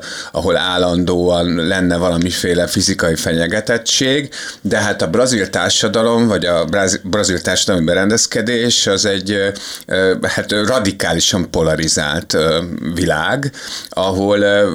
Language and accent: Hungarian; Hungary; én pláne akkor 20 éves, csak Magyarországon élő magyarként